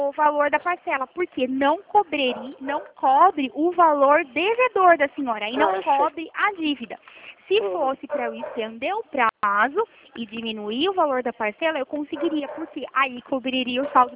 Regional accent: São Paulo, Brazil; Não, eu sou de São Paulo.

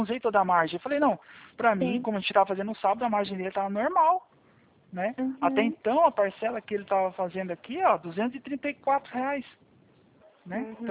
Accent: Atibaia, São Paulo, Brazil; Eu sou de Atibaia, São Paulo, tá?

